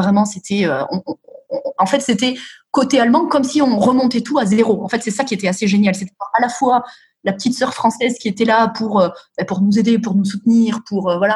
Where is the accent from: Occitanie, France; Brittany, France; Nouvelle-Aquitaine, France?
Nouvelle-Aquitaine, France; je viens du sud de la France, comme tu l'as dit, du Périgord, en fait. Enfin, du Périgord.